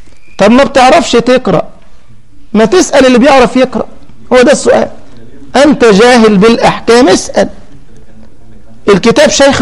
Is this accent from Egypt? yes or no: yes; Egypt; والمجرم الثاني أبو حملات عندنا في مصر إبراهيم عيسى يسخر من آيات القرآن